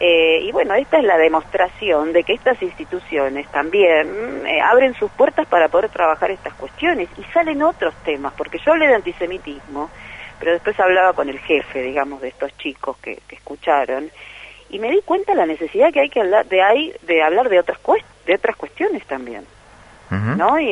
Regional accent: Argentina; Yo no soy solamente judía. Soy mujer, soy argentina, soy mamá, soy sefaradí, soy abogada.

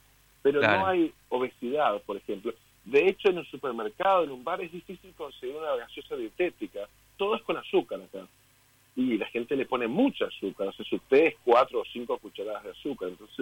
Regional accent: Tucumán, Argentina; moved away as an adult; acá desde hace 6 años. Vine por una invitación de trabajo el día que me recibí de abogado. Yo soy tucumano. Y el día que me recibí vine acá a vivir

